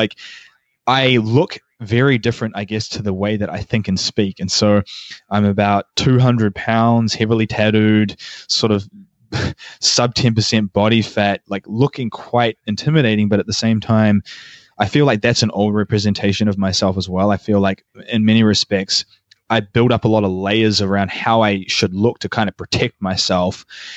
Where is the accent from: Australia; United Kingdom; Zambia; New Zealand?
New Zealand; accent: New Zealand mixed with American; moved away as an adult; now in United States; It's New Zealand kind of meshed with American. So I'm from New Zealand originally, but living in America now for 8 years. So it's a weird hybrid.